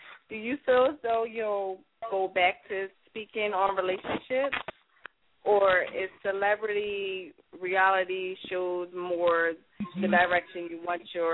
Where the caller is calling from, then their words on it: Philadelphia, Pennsylvania, United States; I'm calling from Philadelphia.